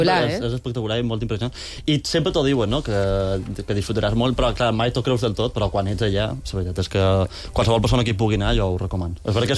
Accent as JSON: {"language": "Catalan", "region": "Balearic Islands", "country": "Spain", "said": "com a mallorquí"}